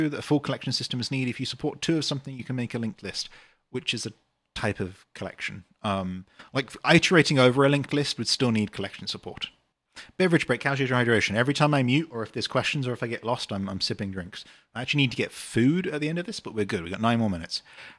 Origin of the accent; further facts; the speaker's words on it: United Kingdom; accent: British; I read changelogs in my British accent to people sometimes if we're in a session.